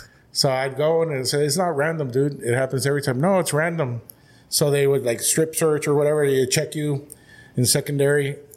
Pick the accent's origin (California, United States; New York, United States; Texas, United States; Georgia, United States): California, United States; Calexico; Up until I was a freshman, I grew up on Heffernan Street, right by the Rockwood and the Little League. I grew up there.